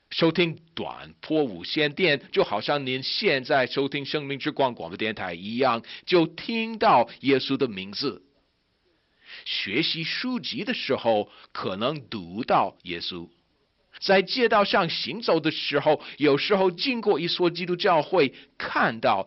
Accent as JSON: {"language": "Chinese", "country": "United States", "also_born_or_lived": "Asia", "second_language": "Chinese", "said": "身为美国人的我，住在亚洲的时候"}